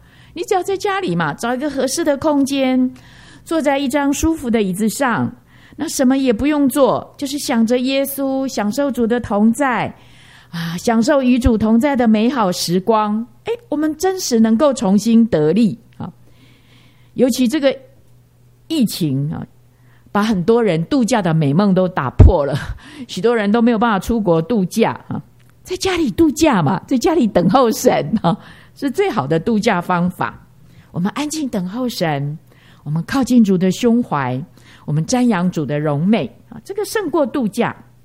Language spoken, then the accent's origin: Chinese; Taiwan; 你知道我们台湾人觉得很不可思议，我们都希望变白